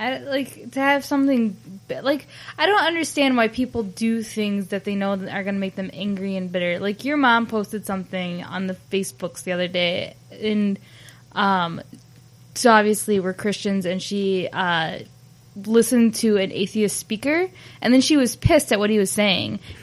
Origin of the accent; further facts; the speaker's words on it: United States; Like, I am not known as a Polish-American.